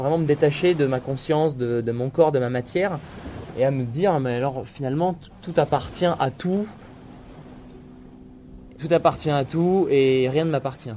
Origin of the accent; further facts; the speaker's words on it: Nice, Provence-Alpes-Côte d'Azur, France; Et j'ai 28 ans, j'habite à Nice. J'ai grandi à Nice